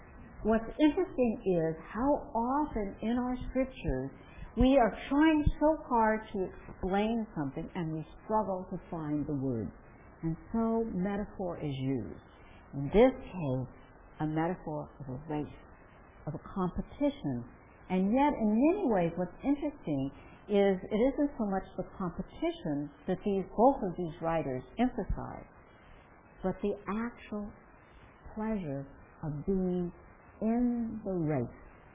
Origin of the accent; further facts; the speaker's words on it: Colorado, United States; I can remember, in high altitude growing up in Colorado where I lived at above a mile